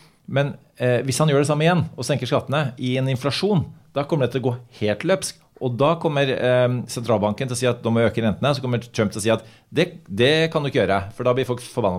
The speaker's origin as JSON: {"language": "Norwegian", "country": "United States", "tie": "born or raised there", "moved": "yes", "lives_now": "Norway", "said": "Jeg vokste opp i USA, faren min var diplomat."}